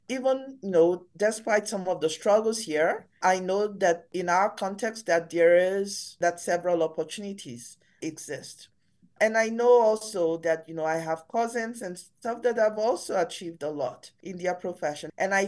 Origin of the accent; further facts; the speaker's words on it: Nigeria; born there; I was born in Nigeria.